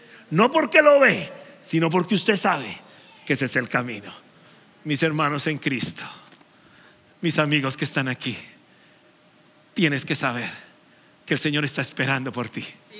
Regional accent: Colombia; quieto, que yo soy colombiano

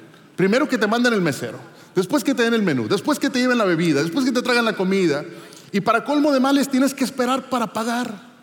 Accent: Monterrey, Nuevo León, Mexico; Soy de Monterrey.

